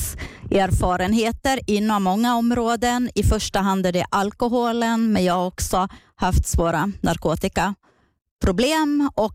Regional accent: southern Sweden, Sweden; Ja, som sagt, jag är uppvuxen, född i södra Sverige.

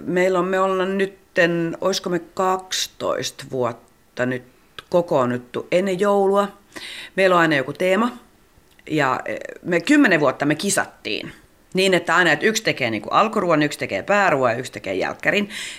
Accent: Helsinki, Uusimaa, Finland; mä oon siis Kalliosta kotoisin.

